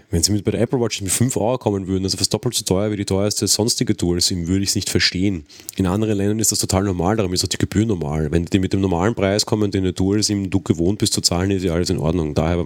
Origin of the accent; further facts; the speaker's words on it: Austria; ich als Österreicher kenne das ja nur rein theoretisch